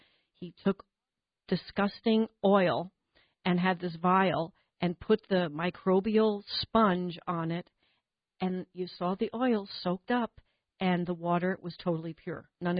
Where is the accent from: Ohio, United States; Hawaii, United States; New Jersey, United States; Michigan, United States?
New Jersey, United States; Right, and I'm a Jersey girl, and I love it. So, when I talk to you, I can hear my accent come out a little bit.